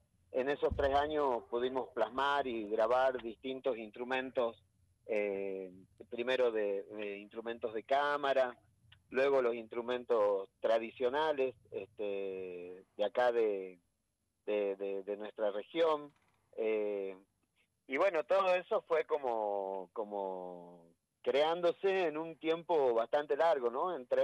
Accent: Jujuy, Argentina; moved away; Hace 20 años, cuando yo me fui de Jujuy, escuchar una orquesta de estas dimensiones era imposible, totalmente imposible en mi provincia.

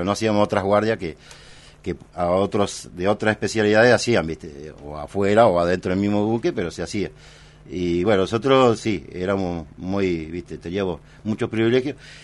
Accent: Olavarría, Buenos Aires Province, Argentina; que yo soy de Olavarría, provincia de Buenos Aires

